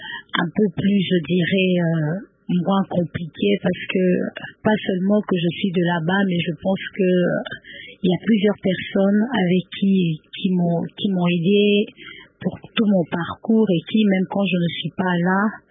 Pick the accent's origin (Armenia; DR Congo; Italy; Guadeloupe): DR Congo; Katanga; Comme je suis d'abord du Katanga